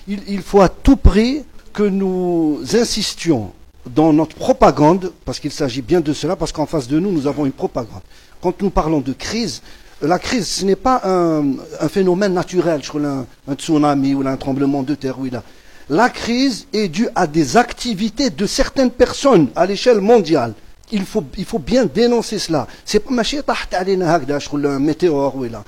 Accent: Algeria; Maintenant, pour ce qui se passe chez nous en Algérie, effectivement, donc la répercussion de cette crise

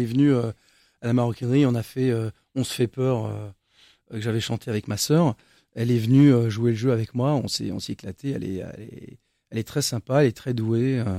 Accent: United States; now in France; J'ai grandi aux États-Unis, donc j'ai appris mon métier là-bas. J'ai appris la musique là-bas

